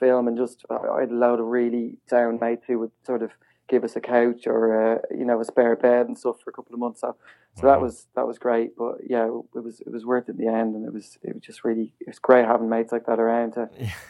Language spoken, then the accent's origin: English; Dublin, Leinster, Ireland; Yeah, I grew up in Dublin.